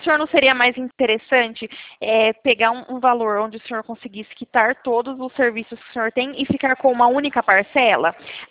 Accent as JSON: {"language": "Portuguese", "town": "Sumaré", "region": "São Paulo", "country": "Brazil", "moved": "as an adult", "lives_now": "Americana, Brazil", "said": "eu sou de Sumaré. Eu vim para Americana quando eu casei."}